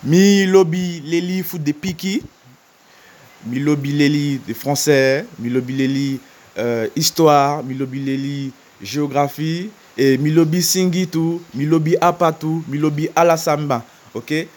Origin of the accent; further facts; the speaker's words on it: French Guiana; je suis un Guyanais d'origine haïtienne. Donc, c'est-à-dire que je suis né ici. Mes parents, ce sont des Haïtiens.